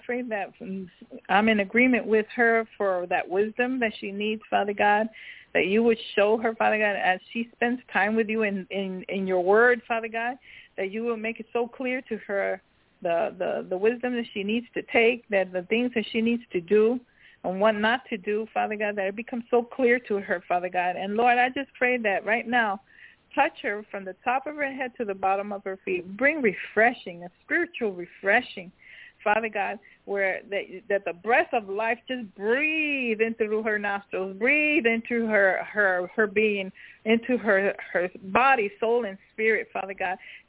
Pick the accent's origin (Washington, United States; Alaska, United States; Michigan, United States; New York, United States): New York, United States; That's where I'm from New York.